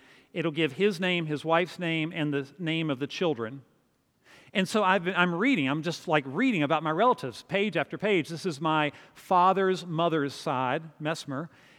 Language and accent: English; Winchester, Virginia, United States; Now, I grew up in Winchester, Virginia, that was turned over in the Civil War nearly 100 times.